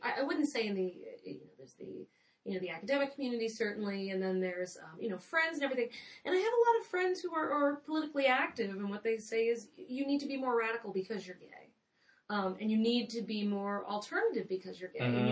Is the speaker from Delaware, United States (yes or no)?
yes; Delaware, United States; Like, Mike Castle from my home state of Delaware